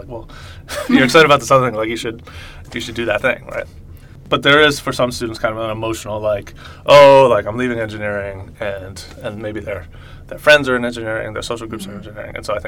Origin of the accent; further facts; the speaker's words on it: Washington, District of Columbia, United States; I'm from Washington, D.C.